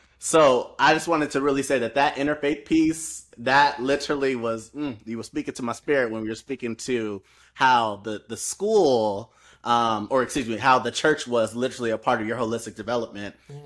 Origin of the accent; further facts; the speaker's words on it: West Coast, United States; growing up on the West Coast, I didn't really feel that.